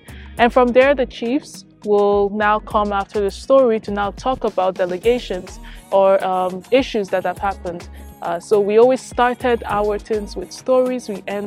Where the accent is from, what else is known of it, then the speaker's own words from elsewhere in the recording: Lagos, Nigeria; first language Yoruba; I am from Africa, specifically I'm from Nigeria. I'm part of the Yoruba tribe. So that means that I pretty much grew up in Lagos and Oja State, and I speak Yoruba.